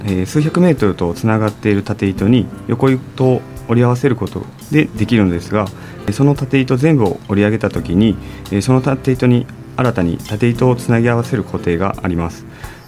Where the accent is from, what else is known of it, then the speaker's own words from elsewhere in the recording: Tango, Kyoto, Japan; それぞれが一度生まれ育った丹後を離れ、近年 U ターンをしたこと